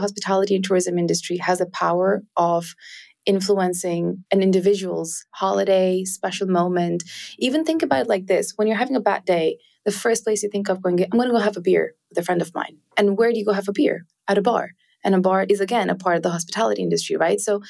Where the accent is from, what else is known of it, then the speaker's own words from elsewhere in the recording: India; I'm South Asian. I was born and raised in India.